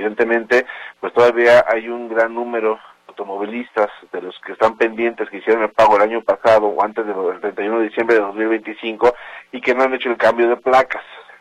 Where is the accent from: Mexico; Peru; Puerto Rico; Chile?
Mexico; Mira, como buen mexicano, me hace de todo